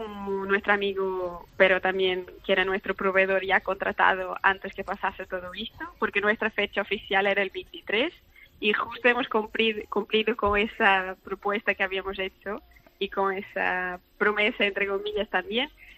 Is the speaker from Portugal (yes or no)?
yes; Portugal; Spanish is a second language; now in Seville, Spain; Soy portuguesa y, claro, no estoy acostumbrada al calor de Sevilla.